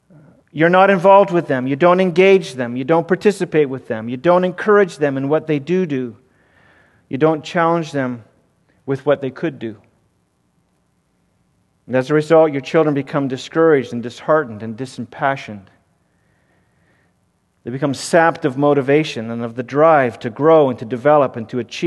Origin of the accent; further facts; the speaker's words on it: Canada; I was raised in Canada, remember